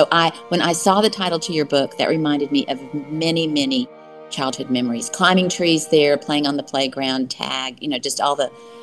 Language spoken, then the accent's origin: English; El Paso, Texas, United States; Well, we lived in a neighborhood in El Paso. I grew up in El Paso, and at the park, all the kids would go and play.